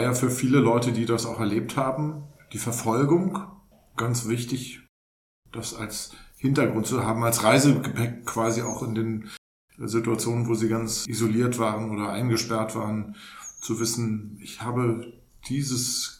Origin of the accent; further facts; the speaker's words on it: Germany; Ich bin in der DDR groß geworden oder beziehungsweise erste Schritte meines Lebens in der DDR gemacht